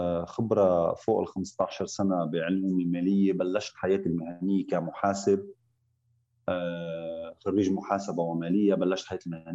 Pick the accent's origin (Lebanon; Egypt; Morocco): Lebanon; moved away as an adult; now in Saudi Arabia; أنا من لبنان وعايش صار لي 13 سنة من المملكة العربية السعودية، انتقلت بين الرياض والمنطقة الشرقية. أنا بحب المنطقة الشرقية وبحب الخبر أكثر شيء من بالمدن اللي عشت فيها بالمملكة العربية السعودية،